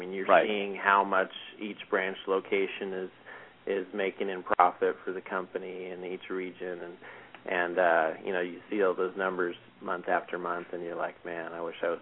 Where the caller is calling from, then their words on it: Anaheim, California, United States; Anaheim, California.